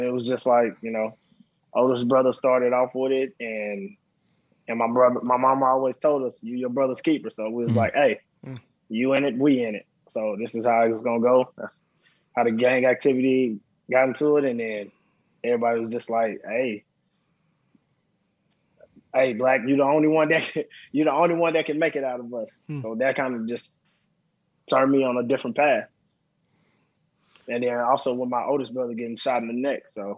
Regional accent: Dallas, Texas, United States; Dallas, Texas.

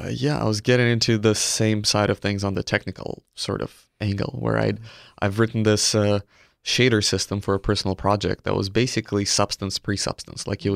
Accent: Belarus; I'm originally from Eastern Europe, which is Belarus, which is a country there's no game development pretty much.

